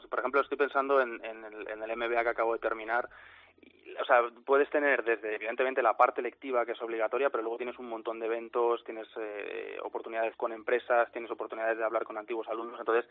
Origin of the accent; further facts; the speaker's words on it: Madrid, Community of Madrid, Spain; Sí, sí, de Madrid.